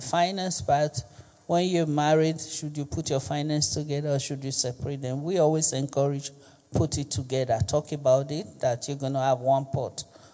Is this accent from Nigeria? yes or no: yes; Nigeria; I'm also Nigerian